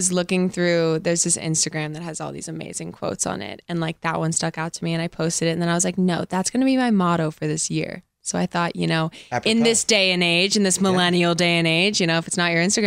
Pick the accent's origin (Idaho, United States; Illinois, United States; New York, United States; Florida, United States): New York, United States; I am a New Yorker girl.